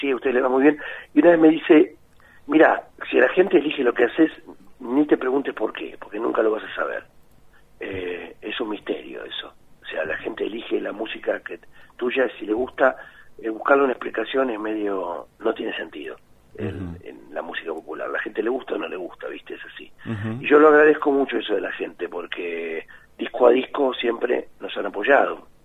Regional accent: Argentina; Nosotros somos cancioneros, todos somos argentinos

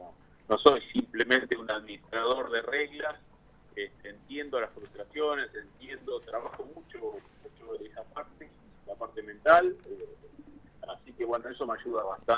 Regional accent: Punta Alta, Buenos Aires Province, Argentina; born there; now in La Plata, Argentina; nací en Punta Alta, viví muchos años en Buenos Aires y en La Plata desde el 98, pero la realidad es que me considero platense más porque desde el día que llegué me enamoré de la ciudad, me casé acá, tuve mis hijos acá

